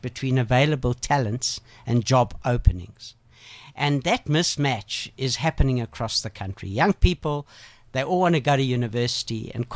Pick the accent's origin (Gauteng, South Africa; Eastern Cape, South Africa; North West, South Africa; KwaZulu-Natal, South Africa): North West, South Africa; Klerksdorp; So I come from Klerksdorp.